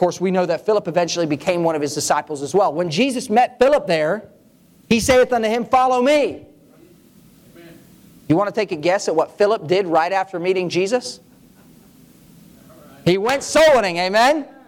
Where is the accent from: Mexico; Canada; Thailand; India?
Thailand; Now, growing up in Thailand, I ate a lot of strange things.